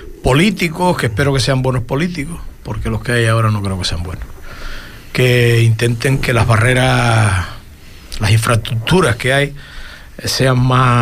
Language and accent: Spanish; Lanzarote, Canary Islands, Spain; Yo soy de Lanzarote